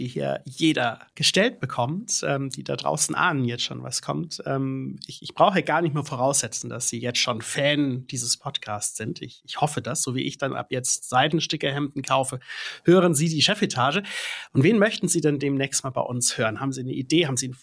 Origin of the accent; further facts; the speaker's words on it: Stuttgart, Baden-Württemberg, Germany; born there; das hört man mich nicht mehr, mir nicht an, aber ich bin in Stuttgart geboren, ich bin eigentlich geborener Schwabe, da lacht dann mein schwäbisches Herz